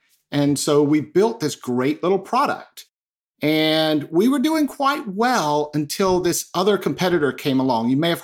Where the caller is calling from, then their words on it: Charlotte, North Carolina, United States; I am joining you from really frigid Charlotte, North Carolina.